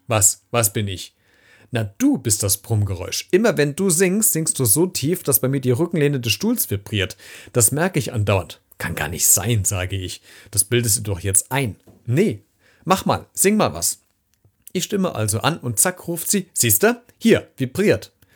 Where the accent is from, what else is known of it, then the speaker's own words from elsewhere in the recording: Hesse, Germany; accent: Hessian; Mein hessischer Dialekt war zu stark